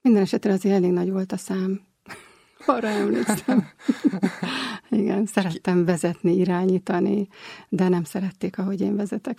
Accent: Budapest, Hungary; born there; Budapesten születtem, egy ateista családban nőttem fel, igazából édesapa nélkül.

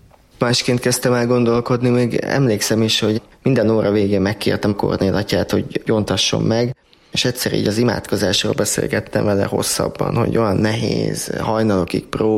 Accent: Komárno, Nitra Region, Slovakia; Felvidékről származom, Komárnónak hívott Révkomáromból, ott születtem, ott nőttem fel, ott élnek a szüleim, nővérem, családtagjaim, oda jártam általános iskolába, óvodába, gimnáziumba, mindezt magyar nyelven.

